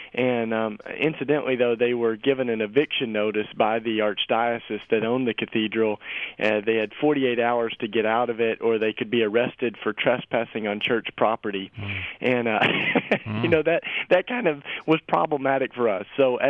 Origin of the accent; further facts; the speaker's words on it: Tennessee, United States; I was raised in the Bible Belt in East Tennessee, you know, in the southern part of the U.S., where it's just like everything is Christian